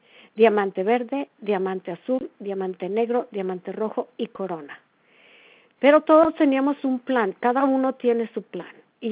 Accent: Cabo San Lucas, Baja California Sur, Mexico; now in United States; Fuimos a Cabo San Lucas y precisamente por eso estaba tan orgullosa porque es mi tierra

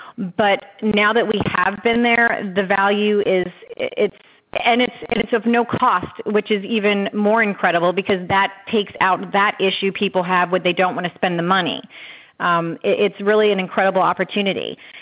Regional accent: Pennsylvania, United States; And I'm from Pennsylvania. I've got friends up there that I'm sending information to go there.

